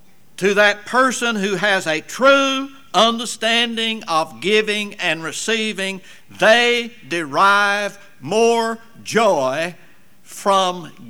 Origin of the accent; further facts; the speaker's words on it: Florida, United States; moved away as an adult; now in Little Rock, United States; I came from Florida to Little Rock to go to school.